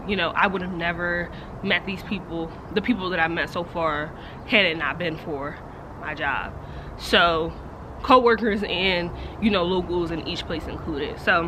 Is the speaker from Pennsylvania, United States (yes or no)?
yes; Philadelphia, Pennsylvania, United States; I'm from Philly, so I'm used to being around people from Philly, but being in Texas, you know, I'm now around Texans.